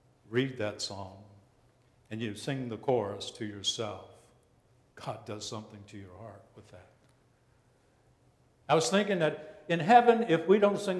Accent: United States; as an American, I don't like those kind of things.

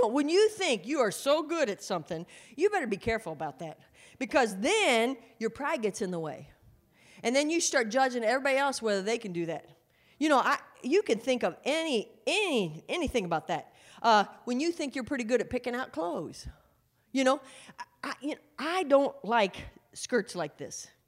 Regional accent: Indiana, United States; I was driving through this in Indiana, my home state, my home area.

